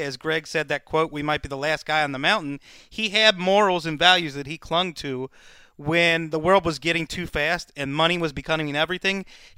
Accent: Cincinnati, Ohio, United States; I grew up in Cincinnati, and I can't think of who they would break in for all the stations to say this guy died.

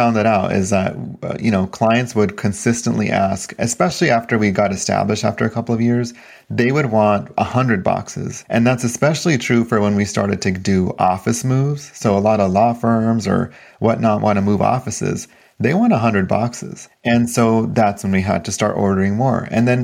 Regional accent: Sacramento, California, United States; my hometown in Sacramento, California, there is no company that does what we do.

